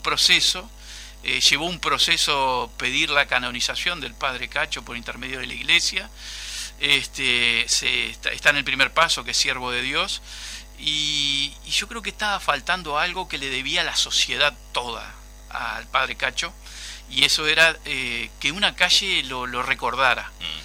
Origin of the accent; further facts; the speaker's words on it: Montevideo, Uruguay; Yo llegué de Colón, el barrio Colón, la calle Yegros, entre Carve y Valentín Álvarez. Un día cargamos todo con mi papá, que salía de la dictadura de estar preso.